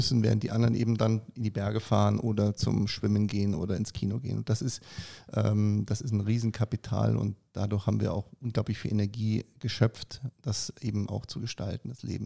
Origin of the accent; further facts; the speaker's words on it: Munich, Bavaria, Germany; Also ich bin Münchner, ja, aber meine Frau ist aus Berlin.